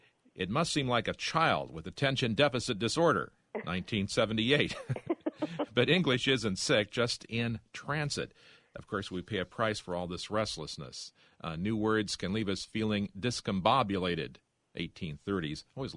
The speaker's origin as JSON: {"language": "English", "region": "Iowa", "country": "United States", "tie": "born or raised there", "said": "You say a bunch of famous people come from my home state, Iowa."}